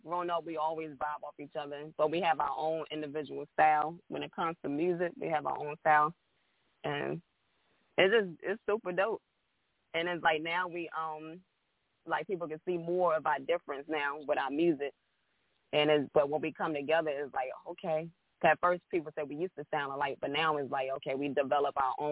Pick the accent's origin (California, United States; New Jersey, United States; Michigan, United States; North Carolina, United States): North Carolina, United States; Edenton; So I'm from Edenton, North Carolina. It's a small town in Edenton, North Carolina. I'm currently living in Virginia in the 757 area